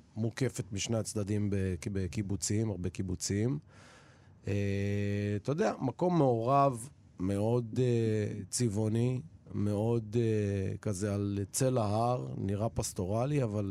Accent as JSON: {"language": "Hebrew", "town": "Menahemia", "region": "Northern District", "country": "Israel", "said": "אני במקור ממנחמיה, שזאת מושבה שנמצאת בעמק המעיינות, זה נקרא, פעם קראו לזה נראה לי עמק הירדן."}